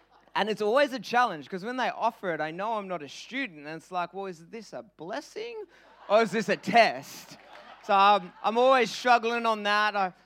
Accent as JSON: {"language": "English", "town": "Perth", "region": "Western Australia", "country": "Australia", "tie": "born or raised there", "moved": "as an adult", "lives_now": "Melbourne, Australia", "said": "Perth is actually home for me. I was born in Perth. I grew up in Perth. At 21, I moved across to Melbourne reluctantly"}